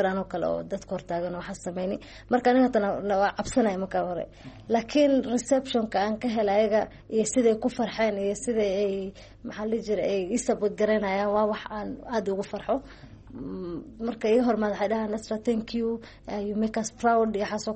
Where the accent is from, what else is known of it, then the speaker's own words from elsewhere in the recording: Nairobi, Kenya; ana waxaan ku dhashay Nairobi aan ku dhashay Nairobi lagu kariyay